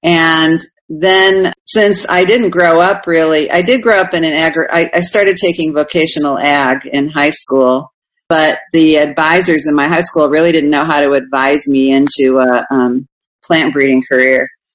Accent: Naperville, Illinois, United States; I grew up in Naperville, Illinois, which is now it's a kind of upscale suburb of Chicago. But back then, it was still kind of a farm town that was becoming a suburb.

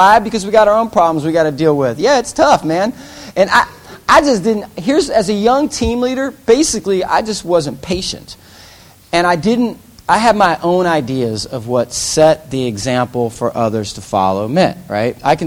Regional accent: the South, United States; Like, I grew up in the South, so my mom would call him a bless your heart, right?

